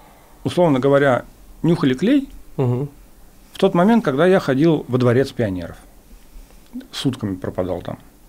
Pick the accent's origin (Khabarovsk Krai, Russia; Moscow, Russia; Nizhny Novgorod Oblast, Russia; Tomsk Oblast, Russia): Tomsk Oblast, Russia; Tomsk; Я вырос прям в Томске, прям 90. Ну, у меня первые 10 лет, получается, 80-е. Ну, то есть я в СССР первые 10 лет жил.